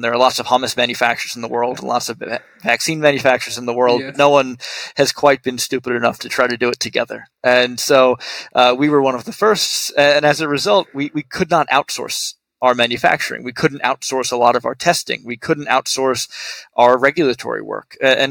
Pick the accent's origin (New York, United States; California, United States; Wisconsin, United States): New York, United States; New York City; And as a New Yorker myself, it's great to be able to walk to work and not have to commute.